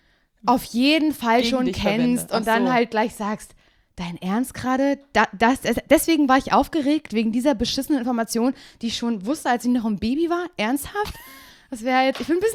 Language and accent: German; Parchim, Mecklenburg-Vorpommern, Germany; War ich in Parchim, in meiner Heimatstadt